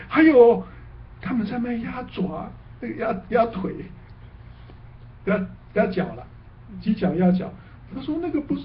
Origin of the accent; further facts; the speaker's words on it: China; 我们自己是我们中国人无所谓的啦